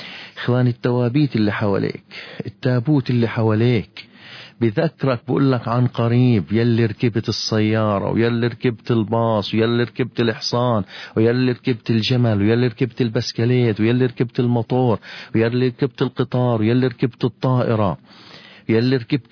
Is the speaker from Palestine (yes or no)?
yes; Nablus, West Bank, Palestine; كم مقبرة عندنا في نابلس؟